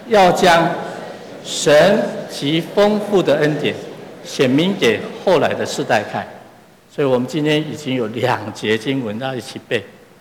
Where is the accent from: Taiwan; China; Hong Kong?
Taiwan; 我是从台湾来的，我们这小时候都会唱反攻大陆歌